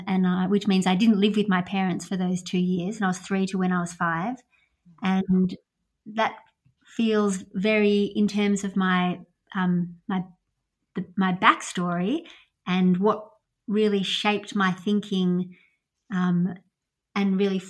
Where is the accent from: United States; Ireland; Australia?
Australia; Melbourne, Victoria; also born or lived in Israel; And we grew up in Melbourne in the suburbs. And, I've got three sisters. I'm the second oldest. And we lived lived in Melbourne, but we did move to Israel